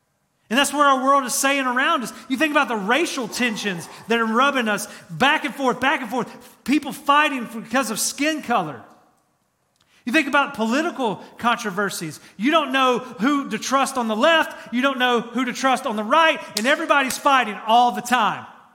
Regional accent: Georgia, United States; Now, I'm from Georgia, and it might just be a Georgia thing, but I put salt on just about everything.

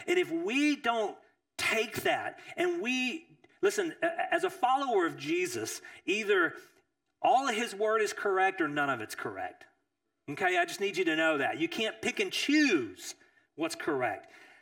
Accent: Texas, United States; You know, I grew up in East Texas, and I was not an ag guy. That was not my world.

